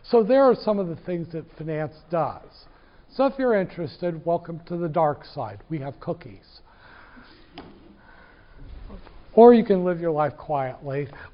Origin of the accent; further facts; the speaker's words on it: Decatur, United States; I'm from Decatur. My mom's from Decatur.